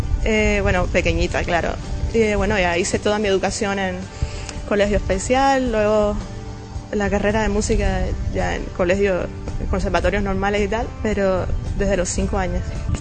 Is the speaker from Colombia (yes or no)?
no; Cuba; En Cuba yo soy de Cuba, y yo creo que somos una tierra de mucha raigambre musical